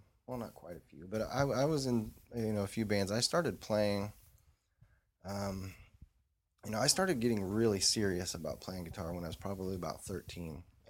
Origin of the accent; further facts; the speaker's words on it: Indiana, United States; from growing up in Indiana, you know, you go see shows at whatever the the big arena or something like